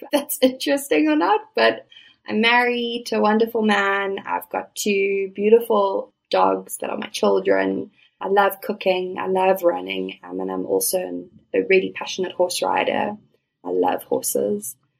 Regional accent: South Africa; also born or lived in Middle East; So I was born in South Africa. I'm raised in South Africa. I did spend a little bit of time working in the Middle East, but outside of that, I've really just been based in South Africa.

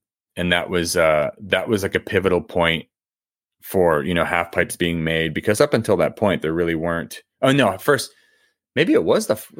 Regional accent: New England, United States; growing up in New England and trying to make something happen back there.

